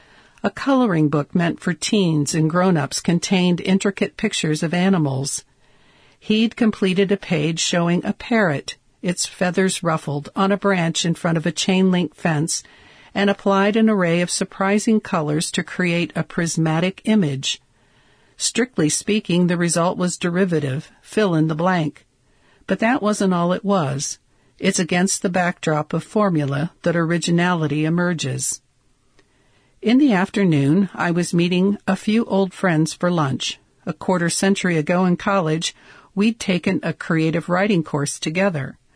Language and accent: English; New York City, New York, United States; I'm actually from here, I said. I'm a New Yorker